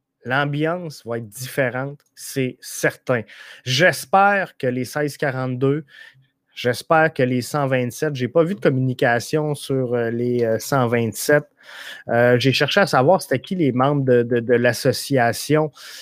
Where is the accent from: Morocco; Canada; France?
Canada; Rivière-du-Loup, Quebec; Moi, je viens de Rivière-du-Loup, gang. Je suis à 4 heures de route du stade Saputo.